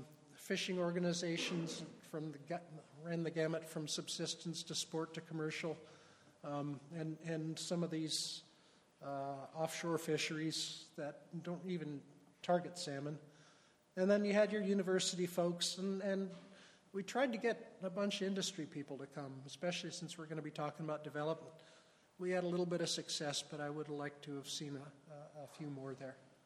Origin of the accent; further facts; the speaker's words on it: Alaska, United States; I'm from Bristol Bay. I've seen this happen.